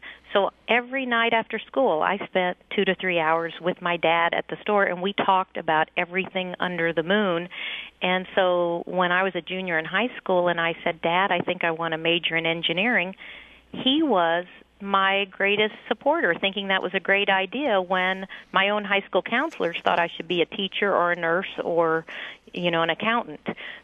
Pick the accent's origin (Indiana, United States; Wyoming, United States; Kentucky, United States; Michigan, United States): Indiana, United States; Ferdinand; No, it's a Ferdinand is 2,200 people in southern Indiana. There may be some listeners who are familiar with a park called Holiday World in southern Indiana. That is very close to where I grew up